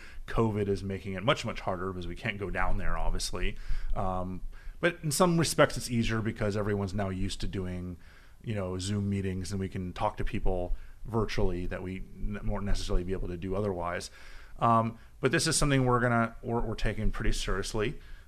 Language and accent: English; Miami, Florida, United States; now in Washington, United States; We grew up in Miami together.